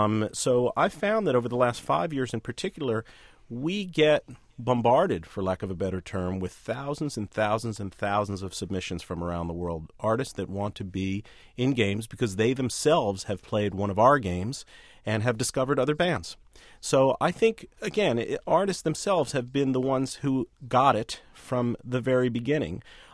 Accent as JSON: {"language": "English", "region": "New York", "country": "United States", "tie": "born or raised there", "said": "I was brought up outside of New York, so I would listen to the rock radio stations there"}